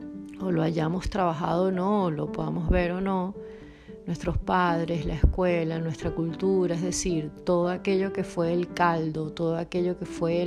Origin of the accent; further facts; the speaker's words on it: Caracas, Capital District, Venezuela; now in Porto, Portugal; soy de Caracas, Venezuela y vivo en Oporto, en Portugal, desde hace casi 9 meses